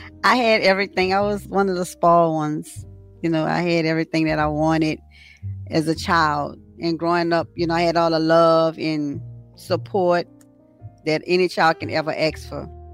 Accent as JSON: {"language": "English", "town": "New Orleans", "region": "Louisiana", "country": "United States", "tie": "born or raised there", "said": "I was born here in Louisiana, New Orleans."}